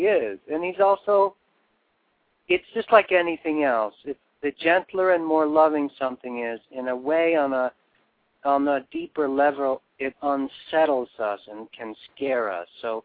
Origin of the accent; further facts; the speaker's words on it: Sweden; my father was a nuclear physicist, scientist, and we came from Sweden, and it was, you know, it's a very modern society